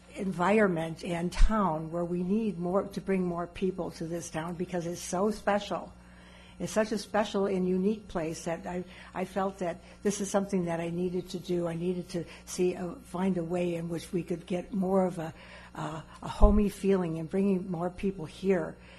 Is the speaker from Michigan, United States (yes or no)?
no; Wisconsin, United States; I'm from Wisconsin, and so being raised in Door County